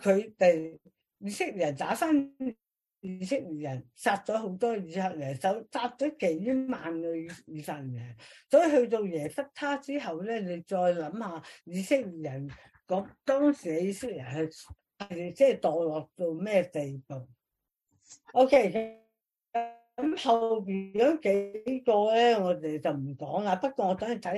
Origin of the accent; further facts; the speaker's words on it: Guangdong, China; 我哋即係廣東人啦，即係唔係嗰啲練過嗰啲啊？一般廣東人咧，佢講唔到嘅，因為我哋廣東人唔卷嚟噶嘛